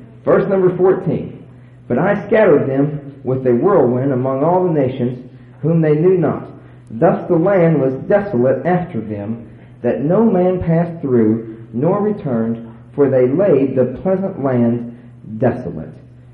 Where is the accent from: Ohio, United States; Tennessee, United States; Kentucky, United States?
Ohio, United States; Blanchester; Well, I grew up out near Blanchester, Ohio, through most of my life, and my mom and dad's little farm there